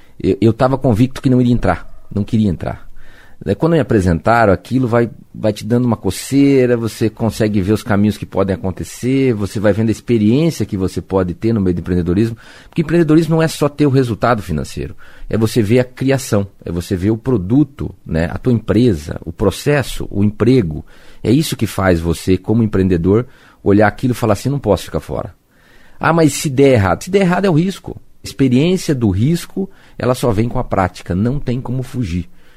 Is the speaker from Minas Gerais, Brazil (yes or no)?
no; Cascavel, Paraná, Brazil; born there; Quem vive em Cascavel, nasci em Cascavel